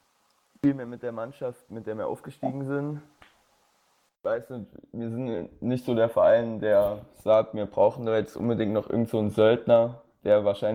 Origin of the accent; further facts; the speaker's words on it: Lauterbach, Hesse, Germany; ich komme aus Lauterbach, da habe ich auch früher gespielt, bis ich 14, 15 war.